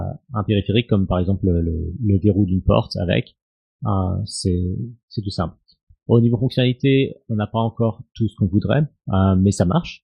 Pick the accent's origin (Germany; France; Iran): Germany; Berlin; je viens de Berlin.